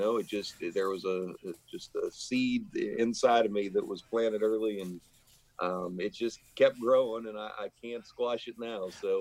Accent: Greensburg, United States; born there; I was born in Greensburg.

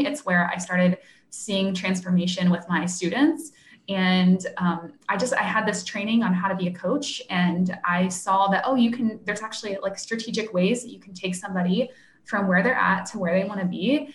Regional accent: Florida, United States; I grew up in Central Florida, super small town, like cows in my backyard, really wow.

